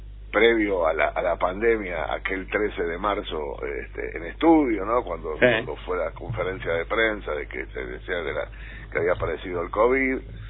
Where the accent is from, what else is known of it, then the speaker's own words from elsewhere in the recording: Montevideo, Uruguay; yo soy de la Comercial y nacieron los dos conjuntos acá en la Comercial